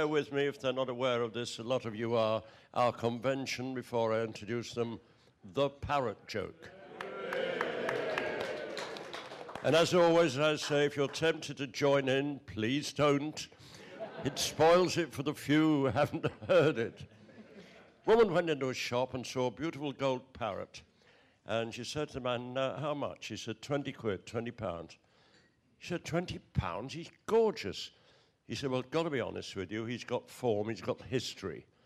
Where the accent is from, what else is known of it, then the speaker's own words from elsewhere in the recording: Leeds, Yorkshire and the Humber, United Kingdom; I'm from Leeds. Nobody forces us to do anything.